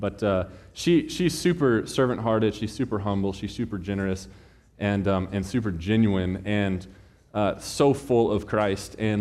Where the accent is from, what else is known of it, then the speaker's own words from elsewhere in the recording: Texas, United States; I'm a Texan. I'm not used to this cold weather yet.